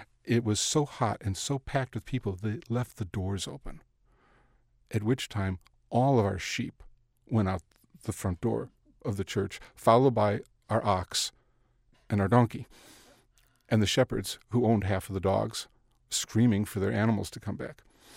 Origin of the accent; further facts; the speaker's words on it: United States; accent: Southside; And so it took me 4 years of going to college to get rid of my Southside accent.